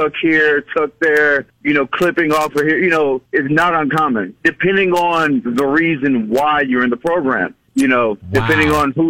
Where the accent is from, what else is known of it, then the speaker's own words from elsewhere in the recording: Houston, Texas, United States; So I'm from Houston and I have a few family members